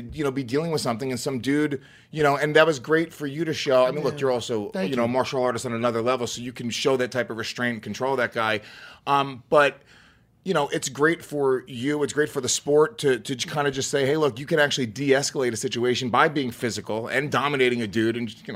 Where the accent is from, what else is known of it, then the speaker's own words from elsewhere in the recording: Rockland County, New York, United States; I grew up in Rockland County.